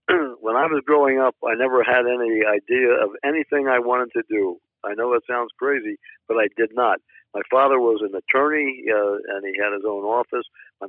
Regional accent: Drexel Hill, Pennsylvania, United States; also born or lived in Bryn Mawr; Well, I was born in Bryn Mawr, Pennsylvania, and I grew up basically in an area called Drexel Hill, Pennsylvania, and that's where I went to high school in Upper Darby.

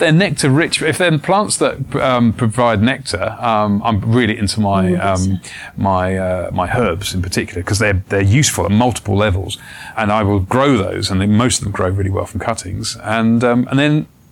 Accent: South East England, United Kingdom; I grew up in East Sussex. I moved to the West Country for university.

